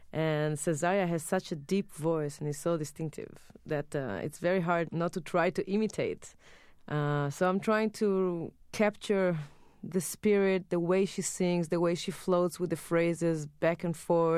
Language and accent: English; Israel; English is a second language; moved away; I think probably because I did hear it growing up in Israel.